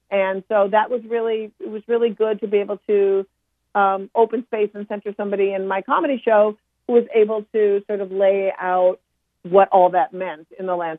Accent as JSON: {"language": "English", "region": "Minnesota", "country": "United States", "tie": "born or raised there", "said": "It's so fascinating because me being born and raised in Minnesota, I just love talking to your audience"}